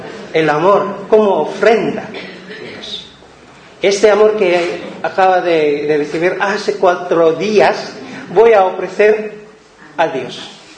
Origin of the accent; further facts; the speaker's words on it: Mindanao, Philippines; Soy de Mindanao, más de allá, para Malasia, nuestros hermanos musulmanes